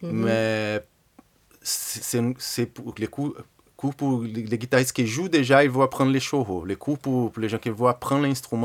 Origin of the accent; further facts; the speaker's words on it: São Paulo, Brazil; French is a second language; now in France; moi, je viens de São Paulo.